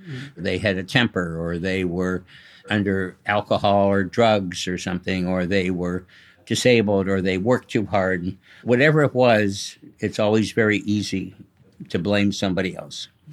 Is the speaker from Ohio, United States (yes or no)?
yes; Cleveland, Ohio, United States; born there; I was born in Cleveland, Ohio, which is right smack dab in the middle of the country.